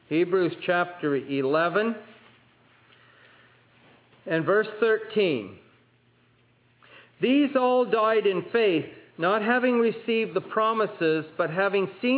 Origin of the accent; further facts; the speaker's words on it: Canada; And I tell them I'm a Canadian.